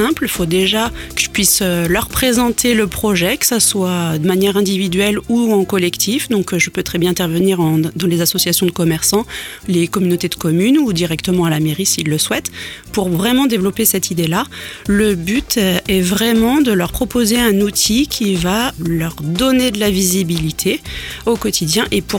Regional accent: Hauts-de-France, France; Donc, je suis originaire de Picardie

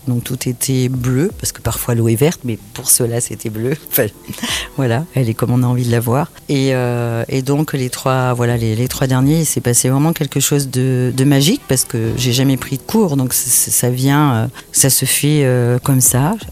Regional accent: Nouvelle-Aquitaine, France; Moi je suis originaire de la Corrèze et ça fait maintenant 11 ans que je vis dans ce Gers magnifique.

